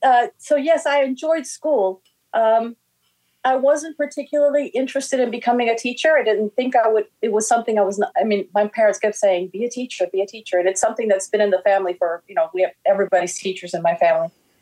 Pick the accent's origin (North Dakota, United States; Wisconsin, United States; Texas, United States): Texas, United States; I grew up in South Texas, and I attended public schools for the most part.